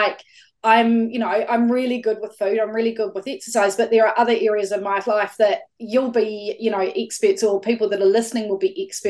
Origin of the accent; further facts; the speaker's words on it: Dannevirke, Manawatū-Whanganui, New Zealand; I grew up in Dannevirke, or just out of Dannevirke on a farm.